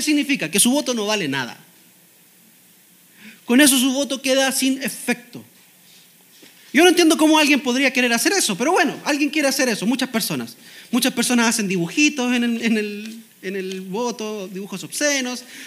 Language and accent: Spanish; Chile; now in Costa Rica; Como ciudadano que soy de Chile, claro, hay ciertas cosas que yo no puedo hacer.